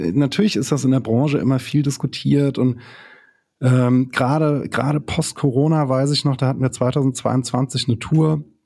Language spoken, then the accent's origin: German; Frankfurt, Hesse, Germany; ich komme aus Frankfurt. Ich bin sozusagen mit der Musik von den Jungs groß geworden.